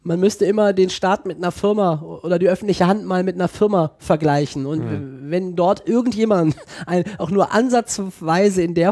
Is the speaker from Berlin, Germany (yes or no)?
yes; Berlin, Germany; weil wir als Berliner, wir haben einen Ruf und wir pflegen ihn.